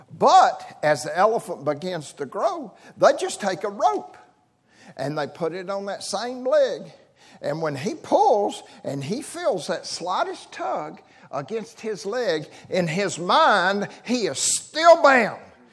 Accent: Birmingham, Alabama, United States; I'm from the South. I grew up in Birmingham, Alabama.

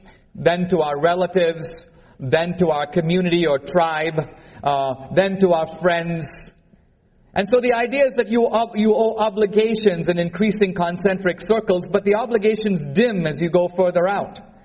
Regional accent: India; When I was a kid growing up in India, we learned a proverb

